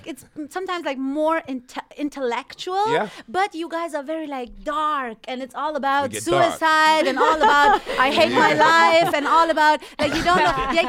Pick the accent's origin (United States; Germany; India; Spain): Germany; English is a second language; I when I step on stage and I say, hey, I'm from Germany, and they already like, they recognize the accent.